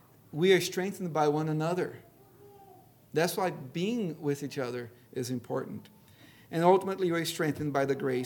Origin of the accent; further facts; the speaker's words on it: Brazil; I grew up in Brazil, and there was always a fight against dengue fever.